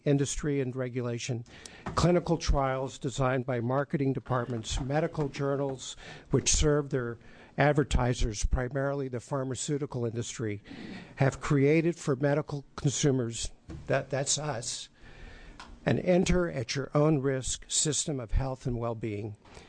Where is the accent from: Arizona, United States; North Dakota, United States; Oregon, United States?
Oregon, United States; Medford; I'm from Medford, Oregon. I'm a parent.